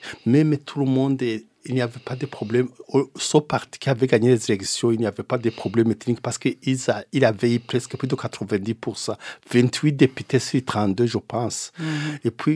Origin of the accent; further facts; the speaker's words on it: Burundi; moved away as an adult; now in Montpellier, France; je suis du Burundi. Je suis venu ici en France et moi, je travaillais. Je travaillais à l'Institut de recherche agronomique du Burundi, dans le département de sociologie